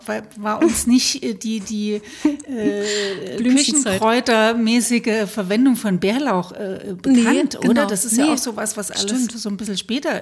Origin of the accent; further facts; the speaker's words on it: Leipzig, Saxony, Germany; Also ich bin in der Nähe vom Konnewitzer Kreuz aufgewachsen, dann sozusagen ab 12.